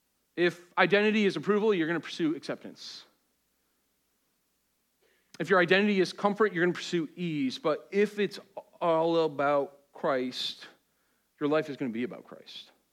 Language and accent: English; Boston, Massachusetts, United States; I'm from Boston, okay? I don't know you. We need our space.